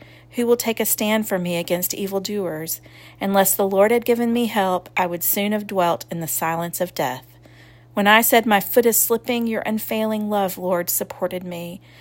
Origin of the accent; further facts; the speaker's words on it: Dallas, Texas, United States; the Bible church I grew up in Dallas, Texas.